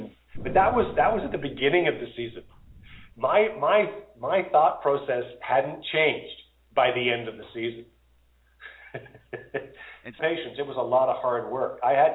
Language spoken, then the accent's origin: English; Canada; you are now actually ineligible to play in the CFL as a Canadian until your class graduates in 1981.